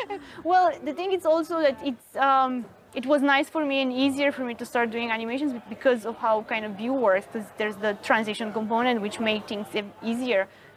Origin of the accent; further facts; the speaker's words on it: Romania; now in France; I'm originally from Romania, but I live in France, in south of France, not Paris.